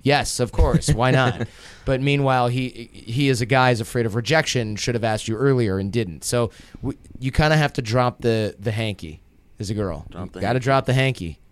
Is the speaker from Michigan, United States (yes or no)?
yes; Detroit, Michigan, United States; This is back home. I'm from Detroit.